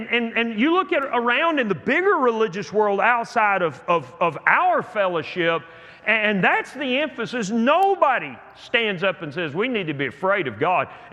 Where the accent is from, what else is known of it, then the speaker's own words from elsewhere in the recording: Texas, United States; I grew up in West Texas where you can see for miles because there are no trees and there are no hills and it's just flat.